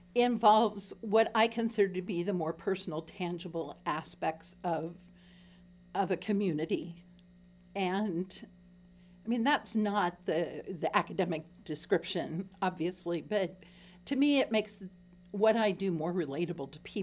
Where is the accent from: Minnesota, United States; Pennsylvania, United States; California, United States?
Minnesota, United States; now in Marion, United States; Originally northern Minnesota. Recently, I live in Marion over on the northeast side of Cedar Rapids.